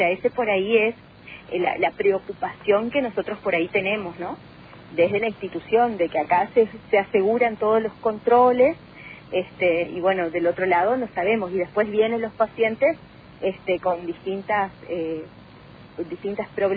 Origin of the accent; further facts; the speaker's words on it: Argentina; porque nosotros vivimos en esta sociedad, somos argentinos